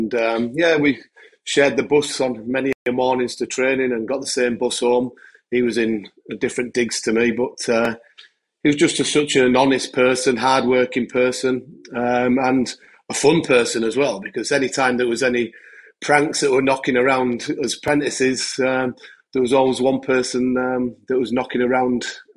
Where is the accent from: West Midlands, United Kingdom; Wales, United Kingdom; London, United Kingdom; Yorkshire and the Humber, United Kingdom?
Yorkshire and the Humber, United Kingdom; this strange accent, because I'm from North Yorkshire and I'd never heard anybody speak like he did.